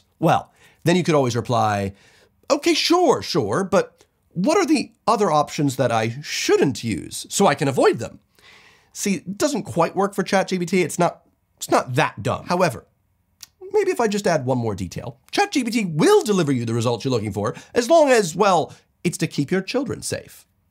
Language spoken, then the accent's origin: English; New Jersey, United States; I'm actually doing a big trip to my hometown in New Jersey, where I'm taking my girlfriend who has never been.